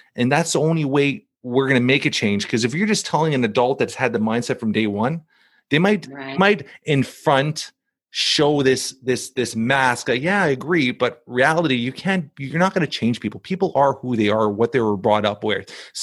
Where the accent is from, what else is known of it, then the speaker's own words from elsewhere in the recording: Toronto, Ontario, Canada; I grew up in Toronto